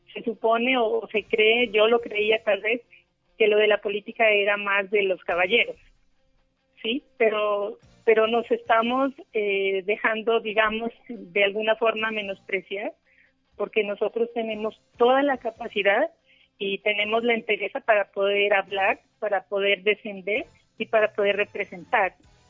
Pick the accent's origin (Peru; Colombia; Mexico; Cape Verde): Colombia; El Tambo, Nariño; tengo bien arraigado mi terruño, digamos, mi Nariño, y como tal mi Tambo, ¿no? También soy administradora de empresas, estudié acá en el Tambo, hice un técnico.